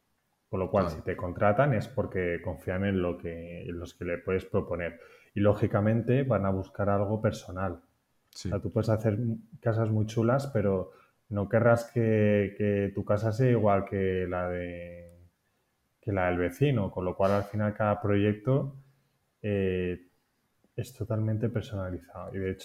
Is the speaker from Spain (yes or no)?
yes; Madrid, Community of Madrid, Spain; also born or lived in Barcelona; soy de Madrid, ahora vivo en Madrid, pero he vivido en Barcelona 4 años.